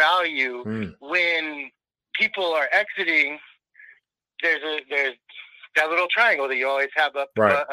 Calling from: Pacoima, California, United States; Hey, Mike. … from Pacoima, California.

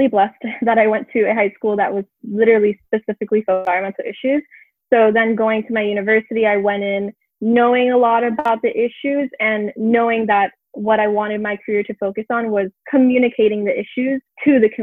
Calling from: Miami, Florida, United States; I am 20 years old and I'm calling in from Miami, Florida.

